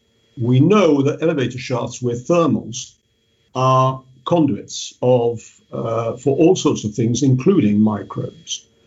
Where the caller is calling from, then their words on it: Italy; English is a second language; Remember, I am talking from Italy, so I have a Europe-wide perspective.